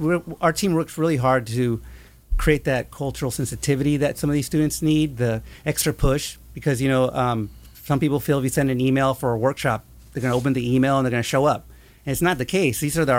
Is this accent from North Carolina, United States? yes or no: no; Westminster, California, United States; Again, remember, I'm from Westminster.